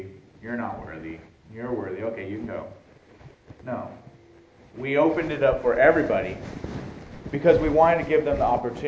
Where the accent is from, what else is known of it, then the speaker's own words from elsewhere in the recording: Guadalupe, United States; because we're from Guadalupe. People automatically accused when something went missing. They automatically accused the kids from Guadalupe.